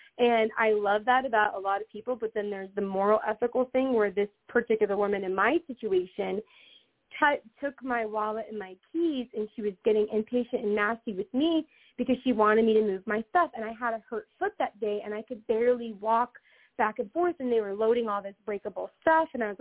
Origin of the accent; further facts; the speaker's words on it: Miami, Florida, United States; and I probably shouldn't have said that, but no, I'm from Miami, and my husband constantly says, oh, you're being too Miami right now.